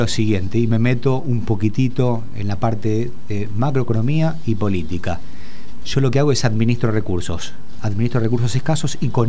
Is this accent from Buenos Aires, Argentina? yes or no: no; Venado Tuerto, Santa Fe, Argentina; soy de Venado Tuerto, provincia de Santa Fe, así que conozco mucho de campo